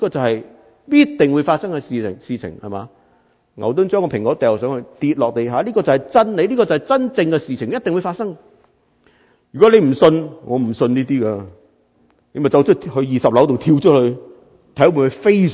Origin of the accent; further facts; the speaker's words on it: China; now in Canada; 所有基督徒，我哋身为中国人有阵时更加唔容易啦，